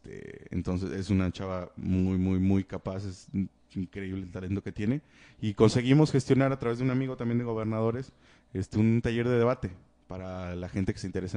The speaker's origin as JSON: {"language": "Spanish", "region": "Puebla", "country": "Mexico", "said": "yo soy del estado de Puebla, para los que no me conocen o me van conociendo. No soy chilango, soy peor, soy poblano."}